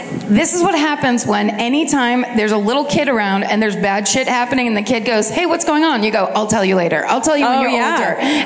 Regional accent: Maryland, United States; I'm from Maryland.

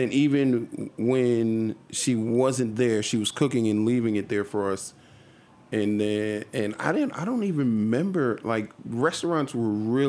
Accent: United States; am and have grown up in America, right? As many times as I've gone back, as many summers as I've spent, I'm still an American. So then I'm an American with Caribbean roots

